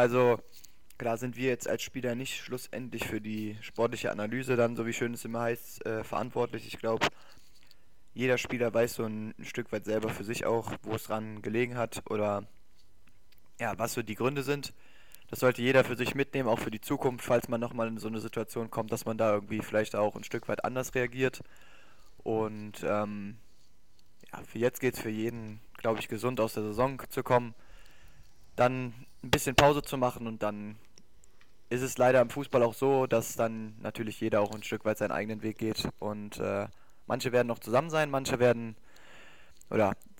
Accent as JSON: {"language": "German", "town": "Bergisch Gladbach", "region": "North Rhine-Westphalia", "country": "Germany", "said": "Also ich komme ja nicht direkt aus Bergisch Gladbach direkt, sondern aus dem Stadtteil wie Bergisch Gladbach"}